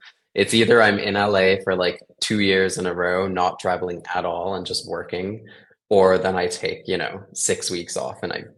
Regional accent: Kenya; moved away as an adult; So I was born and raised in Kenya until I was 18.

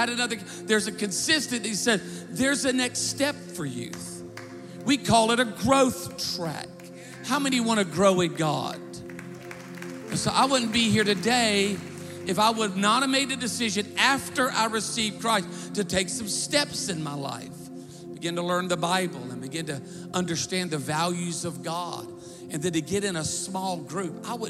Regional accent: Myrtle Beach, South Carolina, United States; also born or lived in Baton Rouge; now in Birmingham, United States; I was raised in Myrtle Beach, but I pastored a church for 20 years in Baton Rouge, Louisiana.

